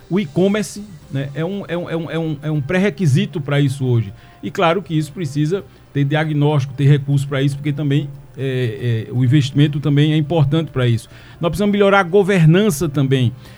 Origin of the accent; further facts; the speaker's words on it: Surubim, Pernambuco, Brazil; Eu sou filho desse Agreste, sou natural do Surubim, conheço muito bem essa realidade.